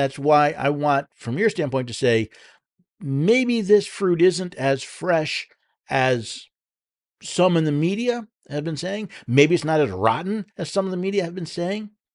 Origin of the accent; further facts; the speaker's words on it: Tennessee, United States; Out of my home state of Tennessee